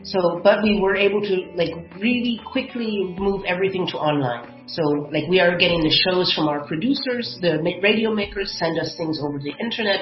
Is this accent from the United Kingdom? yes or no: no; United States; now in Germany; I'm American, so you see a huge difference. I'm not going to brag about Germany.